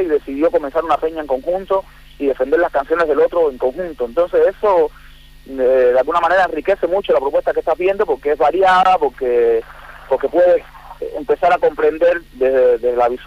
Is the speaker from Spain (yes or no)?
no; Cuba; yo soy un cubano que nací medio que en el lugar de equivocado en cuanto musicalmente. Tengo una influencia del rock nacional argentino increíble